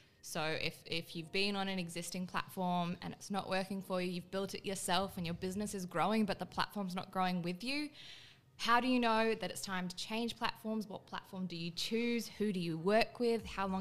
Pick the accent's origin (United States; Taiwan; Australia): Australia; I'm an Aussie.